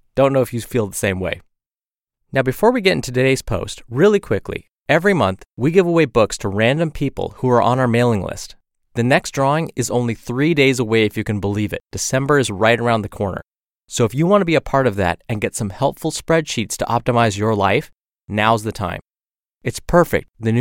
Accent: California, United States; now in Maryland, United States; As a Californian, I practically grew up on the beach.

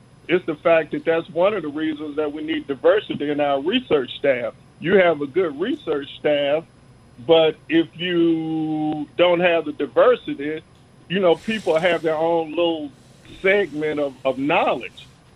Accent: Birmingham, Alabama, United States; I'm originally from Birmingham. I grew up within walking distance of Legion Field.

